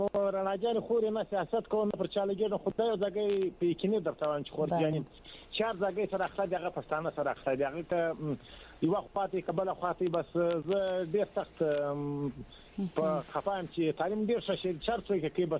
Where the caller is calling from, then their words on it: Karachi, Sindh, Pakistan; دا ټولو دنیا زه په کراچي کښې یم ستی ریډیو اورم